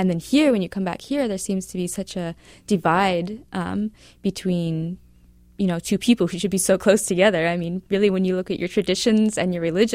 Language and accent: English; United States; As growing up in America as a Palestinian American, I hadn't, I guess, been really exposed to Judaism or really any of that.